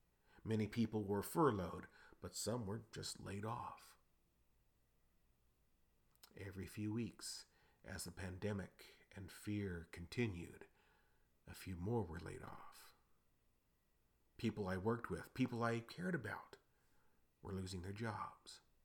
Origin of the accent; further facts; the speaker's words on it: San Antonio, Texas, United States; in Texas, in my hometown of San Antonio.